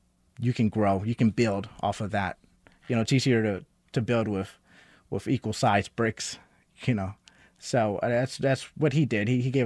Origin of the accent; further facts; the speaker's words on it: Texas, United States; I am from Texas by way of my mother and father, who are Puerto Rican and Panamanian. I was born on an army base. My father was a drill sergeant.